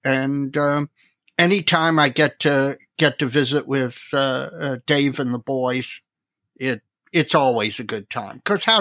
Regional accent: Huntington, West Virginia, United States; born there; Now, I was born in Huntington, West Virginia, so I can diss my birth state

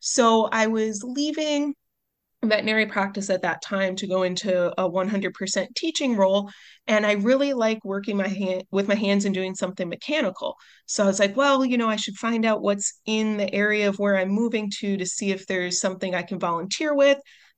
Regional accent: Midwest, United States; I can say this as a Midwesterner, I came out east, you all drive crazy compared to the Midwest.

